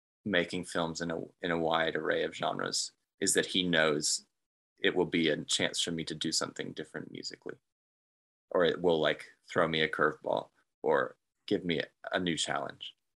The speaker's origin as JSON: {"language": "English", "town": "Dallas", "region": "Texas", "country": "United States", "tie": "born or raised there", "also_born_or_lived": "Kansas", "said": "And it could absolutely have something to do with growing up in Dallas. My family didn't move to Texas until I was 10 years old. Before that, we were in Kansas. So I'm not a Texas native, but all those formative years I spent in Dallas"}